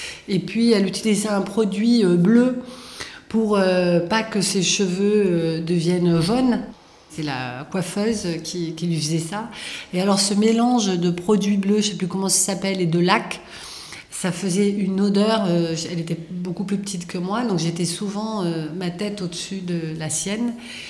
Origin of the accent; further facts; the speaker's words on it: Valence, Auvergne-Rhône-Alpes, France; born there; je suis née à Valence, en France.